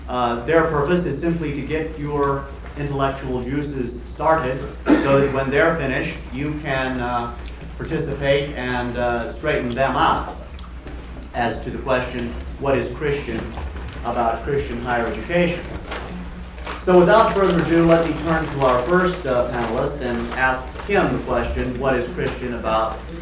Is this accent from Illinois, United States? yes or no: yes; Chicago, Illinois, United States; And I come from Chicago, and I teach there, American Studies and Humanities.